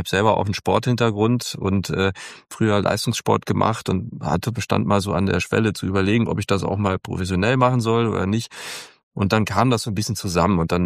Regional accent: Hamburg, Germany; ich bin Hamburger, ich komme aus Hamburg und habe als 6-Jähriger in HSV-Bettwäsche geschlafen.

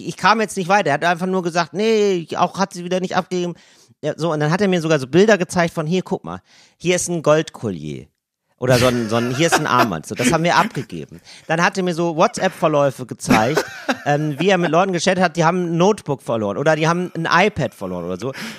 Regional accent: Germany; ich bin Deutscher

